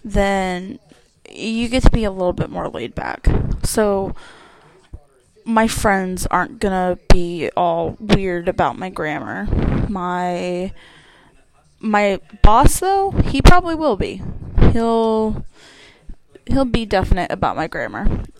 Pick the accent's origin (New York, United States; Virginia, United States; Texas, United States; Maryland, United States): Virginia, United States; Winchester; So, I'm actually from Virginia. Like, I'm from Winchester.